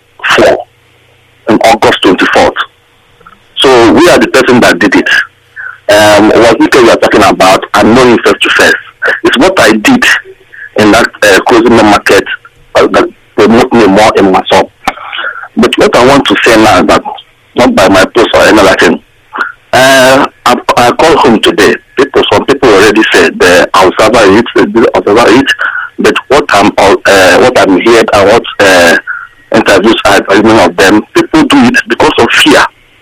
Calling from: Sheffield, Yorkshire and the Humber, United Kingdom; English is a second language; Yeah, I'm calling from Sheffield.

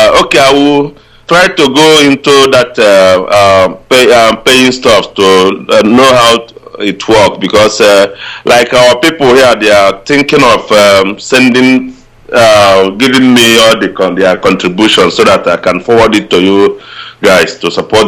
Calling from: Sweden; I'm calling from Sweden.

